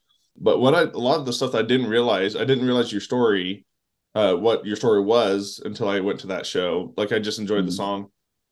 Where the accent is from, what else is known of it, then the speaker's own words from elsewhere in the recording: Wyoming, United States; now in Texas, United States; I grew up in Wyoming. I live in Texas.